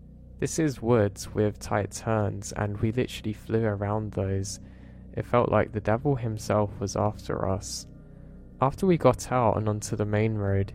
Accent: West Palm Beach, Florida, United States; I grew up in West Palm Beach. I had never seen anything like this before.

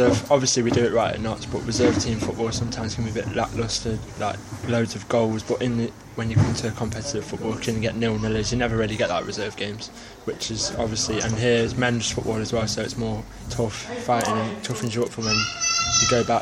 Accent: Nottingham, East Midlands, United Kingdom; because I'm obviously from Nottingham, and playing for my country as well, I'm not Northern Irish, but because my granddad's from there

